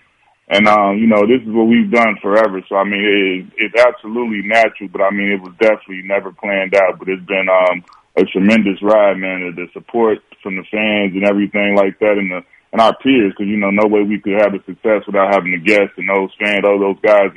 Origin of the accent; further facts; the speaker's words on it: Chicago, Illinois, United States; As you know, me as an athlete, I'm not aware of that because I'm from Chicago.